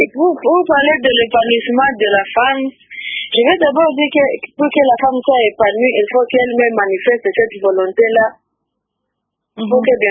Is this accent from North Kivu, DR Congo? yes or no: yes; Goma, North Kivu, DR Congo; Chez nous, à Goma